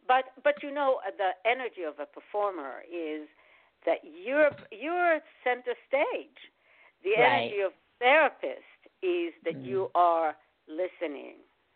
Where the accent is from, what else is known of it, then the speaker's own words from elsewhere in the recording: Israel; Being born and raised in Israel, I mean, the wars, my dad was a veteran.